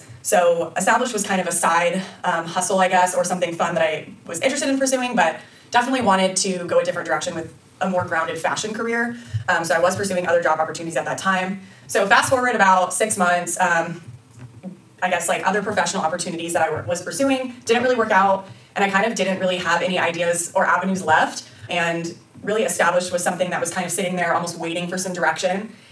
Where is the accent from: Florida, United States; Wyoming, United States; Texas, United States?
Texas, United States; Austin; Yeah, so I grew up in Austin, Texas. I'm currently living there now, so I've been there pretty much my entire life.